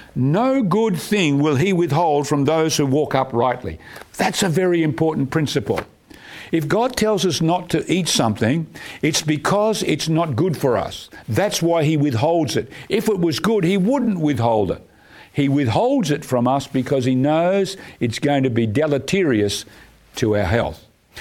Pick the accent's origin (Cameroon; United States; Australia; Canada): Australia; Perth, Western Australia; I remember when I was a kid, we grew up in Perth in Western Australia.